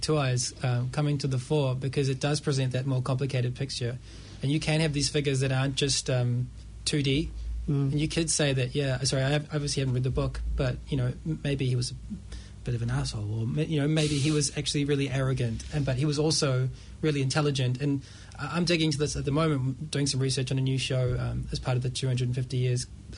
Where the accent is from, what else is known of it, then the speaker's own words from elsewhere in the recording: New Zealand; also born or lived in South Africa; I was born in South Africa, actually. I did my own migration. Until I was 8 years old and then moved to New Zealand.